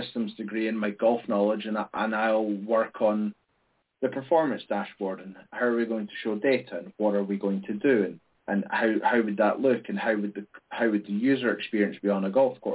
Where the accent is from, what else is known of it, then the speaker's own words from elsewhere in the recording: Scotland, United Kingdom; because it's 20 Scots, so you're staying with other Scots